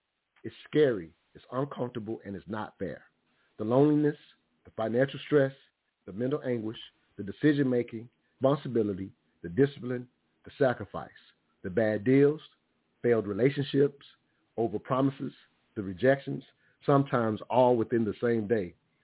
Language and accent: English; South Carolina, United States; I'm from South Carolina. That's why I grew up 18 years.